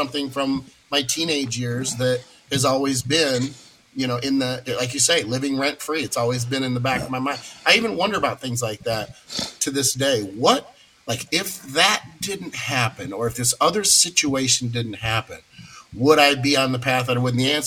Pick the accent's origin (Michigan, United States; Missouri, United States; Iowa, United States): Michigan, United States; Battle Creek; I grew up in Battle Creek, so Scott and I kind of come from the same area, about 2 hours apart.